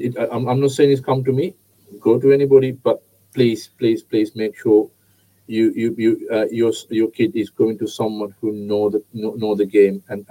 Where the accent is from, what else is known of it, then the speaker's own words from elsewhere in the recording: Sri Lanka; English is a second language; So because I'm coming from Sri Lanka, tiny island, but we've been taught how to play cricket from our young age.